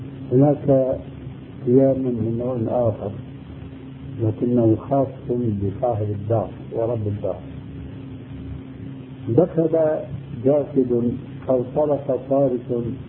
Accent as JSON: {"language": "Arabic", "country": "Syria", "said": "عندنا في سوريا الجنبرة يعني ناظر معروف هذا أو راسور أو ما أدري إيش اسمه عندكم جنبرة."}